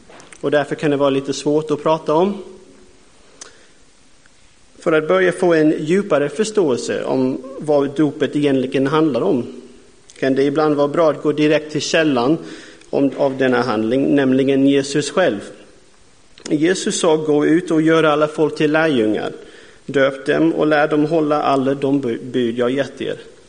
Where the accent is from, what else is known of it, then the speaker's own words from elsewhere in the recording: Texas, United States; Swedish is a second language; now in Sweden; Ja, jag är amerikan, kom från USA, Texas.